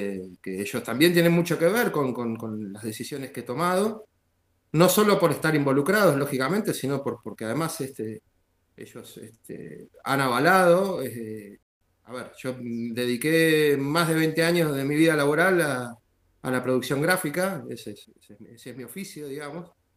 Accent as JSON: {"language": "Spanish", "region": "Buenos Aires", "country": "Argentina", "tie": "born or raised there", "lives_now": "Pueblo Belgrano, Argentina", "said": "Nací en Buenos Aires y he vivido en varios lugares del país, pero los últimos años los pasé en Buenos Aires."}